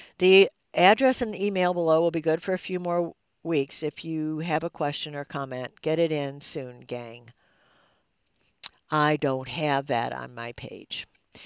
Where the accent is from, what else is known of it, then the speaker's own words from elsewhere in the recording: Lincoln, Nebraska, United States; those in my hometown in Lincoln, Nebraska